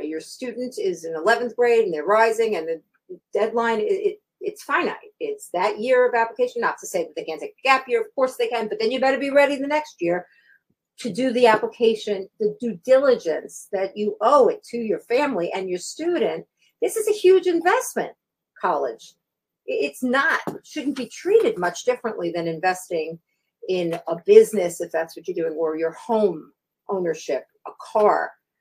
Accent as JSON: {"language": "English", "country": "Kenya", "said": "from Kenya."}